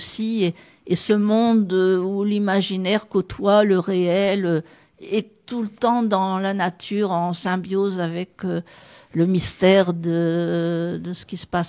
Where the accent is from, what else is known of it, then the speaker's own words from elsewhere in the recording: Arras, Hauts-de-France, France; Oui, et je viens justement d'Arras où j'ai fait des dédicaces... il y a quelques jours. J'ai retrouvé ma ville natale